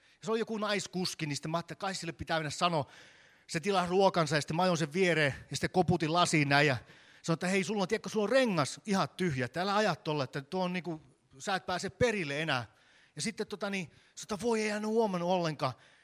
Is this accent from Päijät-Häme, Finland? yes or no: no; Ostrobothnia, Finland; Vaikka ollaan pohjalaisia, niin on semmoinen vire, että kyllä ne muut osaa paremmin